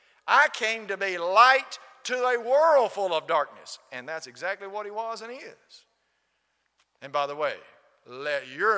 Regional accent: the South, United States; And I grew up in the South. I played basketball at Austin High School.

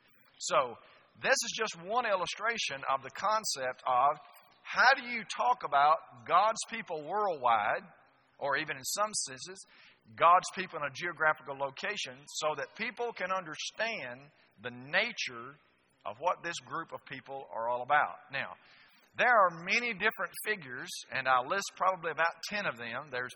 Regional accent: United States; I'm a man. Okay? I'm an American.

